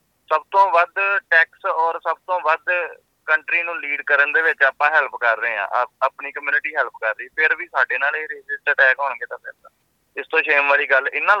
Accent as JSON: {"language": "Punjabi", "town": "Gurdaspur", "region": "Punjab", "country": "India", "said": "ਮੈਂ ਵੀਰ ਜੀ ਪੰਜਾਬ ਤੋਂ, ਗੁਰਦਾਸਪੁਰ ਤੋਂ ਹਾਂ ਜੀ।"}